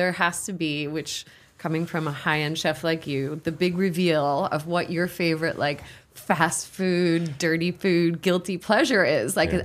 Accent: New Jersey, United States; It just wasn't. I grew up in New

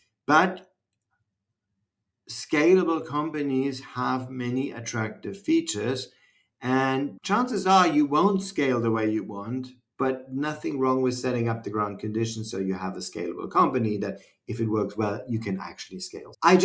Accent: Brussels, Brussels-Capital Region, Belgium; since my hometown is Brussels, I say stop by in Lille and then come to Brussels.

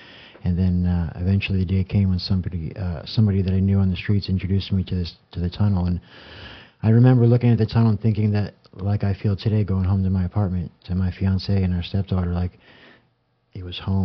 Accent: New Jersey, United States; born there; now in Las Vegas, United States; I'm not originally from Vegas. I came here in 1999. I was born in a small town in northern New Jersey.

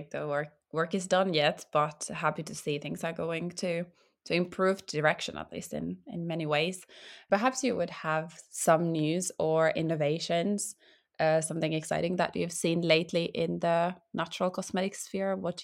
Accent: Finland; I'm personally from Finland, and we do have a lot of that forest

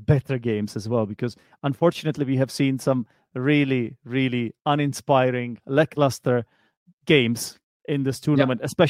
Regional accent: Czechia; I'm from the Czech Republic

